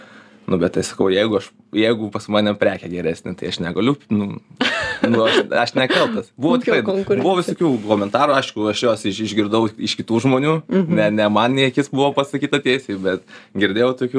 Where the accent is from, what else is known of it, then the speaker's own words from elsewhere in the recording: Kėdainiai, Kaunas County, Lithuania; Aš esu iš Kėdainių rajono, jos universitelio, pats ten gimęs, Kėdainiuose mokysis, tai čia sakau, pas mane yra taip, kad aš 7 kilometrai man reikia Kėdainių, aš mokinausi Kėdainių Ąžuolyno gimnazijoje